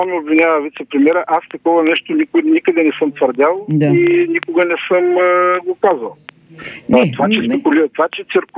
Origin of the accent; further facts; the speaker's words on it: Burgas Province, Bulgaria; аз съм роден и съм израснал в Странджа.